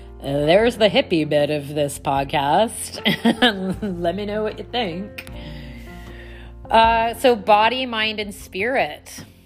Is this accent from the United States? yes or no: no; Oakville, Ontario, Canada; born there; I was born in Oakville, Ontario, and on August 16th, 1977 at 11:35 PM